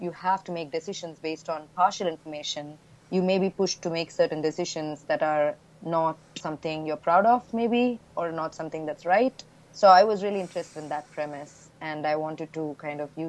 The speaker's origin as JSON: {"language": "English", "country": "India", "tie": "born or raised there", "said": "because I grew up in India."}